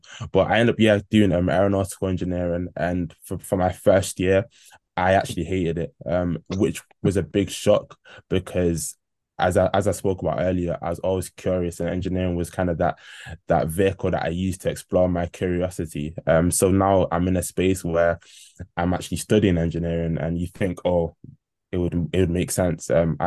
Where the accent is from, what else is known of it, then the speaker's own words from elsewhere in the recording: Manchester, North West England, United Kingdom; I was growing up in an ethnic household. I'm Ghanaian. That's where my roots come from. Although being born and raised in Manchester, my roots were Ghanaian.